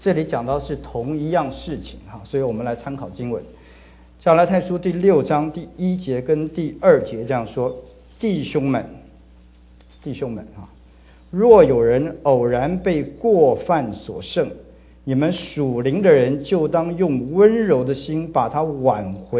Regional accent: China; 我们中国人的普通话里面有一句就是得罪啊

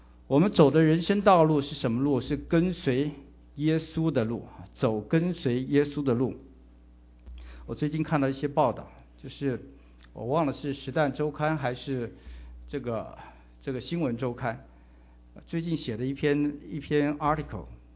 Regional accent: China; 我们中国人习惯的是这个土葬，就是挖个坑把人埋在土里面

